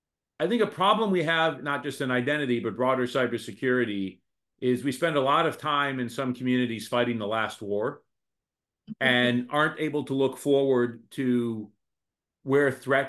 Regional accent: Michigan, United States; born there; now in Washington, United States; Look, I was born in Oakland County, Michigan. That's where my birth certificate's from. I live in D.C.

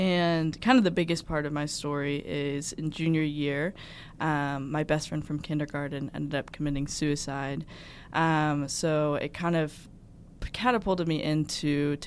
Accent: Louisville, Kentucky, United States; I'm from Louisville, Kentucky. I was born and raised there.

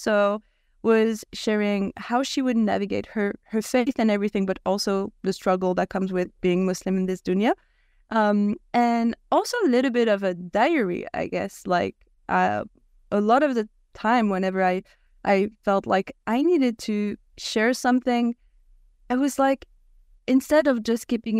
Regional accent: Paris, Île-de-France, France; I turned 30 a little over a month ago. I was born and raised here in Paris, France.

